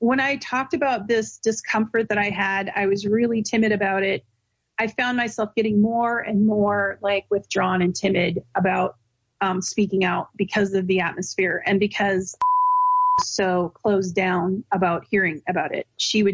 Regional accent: West Coast, United States; I'm not from Delaware. I'm from West Coast.

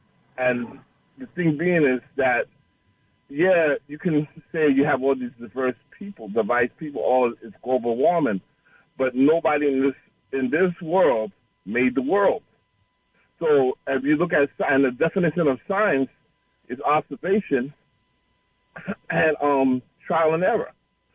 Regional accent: Queens, New York, United States; And I'm from Queens.

